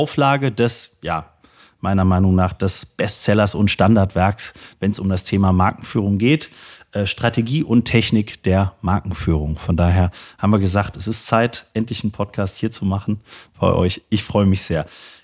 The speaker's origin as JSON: {"language": "German", "town": "Saarlouis", "region": "Saarland", "country": "Germany", "tie": "born or raised there", "said": "nämlich in meine Heimatstadt, ins schöne Saarlouis im Saarland."}